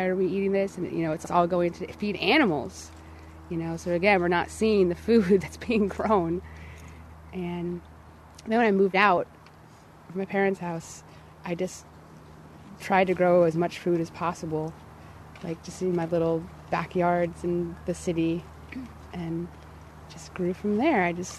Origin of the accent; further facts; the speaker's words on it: Ohio, United States; Yeah, I'm from Ohio, from the country.